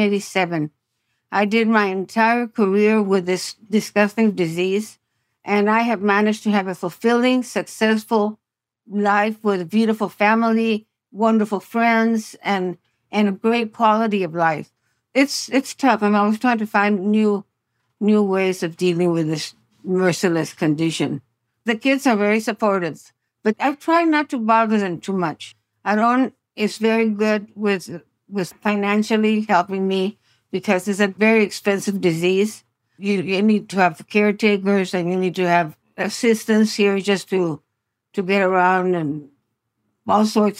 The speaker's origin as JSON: {"language": "English", "country": "Mexico", "tie": "born or raised there", "said": "Yes, I am. I was born and raised in Mexico from a long-lived, you know, family tradition. I am Mexican."}